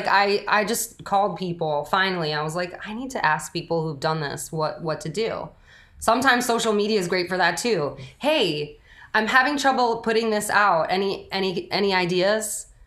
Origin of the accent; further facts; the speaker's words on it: New York, United States; Yeah, they really like my accent when I travel. They really, really like it.